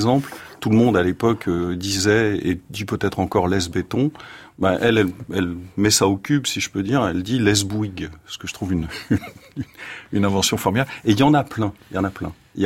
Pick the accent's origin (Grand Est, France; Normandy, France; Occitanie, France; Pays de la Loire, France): Pays de la Loire, France; Et moi, en gros, on est effectivement du Maine-et-Loire depuis aussi loin qu'on puisse remonter.